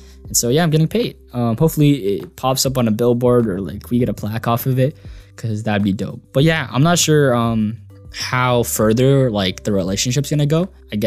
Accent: Mississauga, Ontario, Canada; I'm from Mississauga. So I thought it'd be convenient that, you know, I live next to the university.

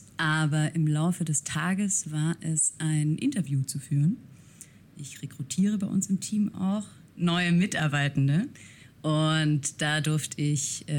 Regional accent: Ditzingen, Baden-Württemberg, Germany; Ich komme ursprünglich aus Ditzingen. Das ist ein bisschen außerhalb von Stuttgart. Und genau, da bin ich aufgewachsen. Bin aber halbe Österreicherin.

